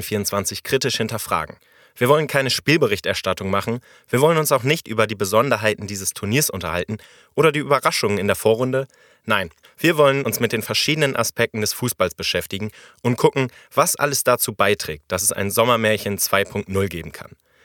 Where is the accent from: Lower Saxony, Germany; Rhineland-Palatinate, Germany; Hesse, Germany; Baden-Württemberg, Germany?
Lower Saxony, Germany; 27 Jahre alt. Während der WM 2006 war ich 10 Jahre alt. Ich bin groß geworden in der Region Hannover.